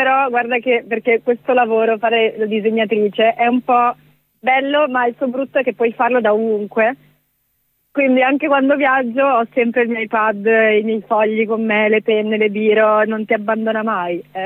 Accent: northern Italy, Italy; now in Rome, Italy; come senti dal mio accento, io sono... del nord Italia, sì, quindi mi sono trasferita a Roma 2 anni fa

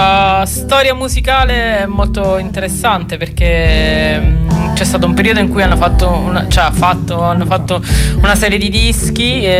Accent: Rome, Lazio, Italy; e noi di Roma ovviamente

